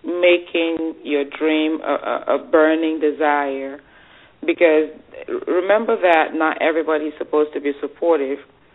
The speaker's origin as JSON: {"language": "English", "country": "Cameroon", "moved": "yes", "lives_now": "United States", "said": "I'm from Cameroon in Africa, and I had this big dream of coming to America."}